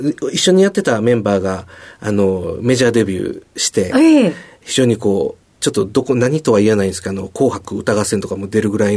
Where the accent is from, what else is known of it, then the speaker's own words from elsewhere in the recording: Osaka, Japan; 大阪府大阪市ですね。